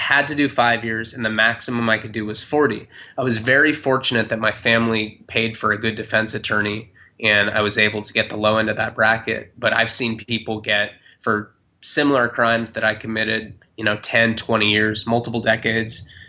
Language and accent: English; Santa Barbara, California, United States; I'm from Santa Barbara, California, which is a small beach town on the coast.